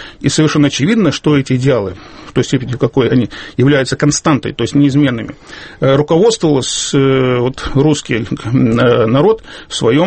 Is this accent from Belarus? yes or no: yes; Belarus; Я, скажем, белорус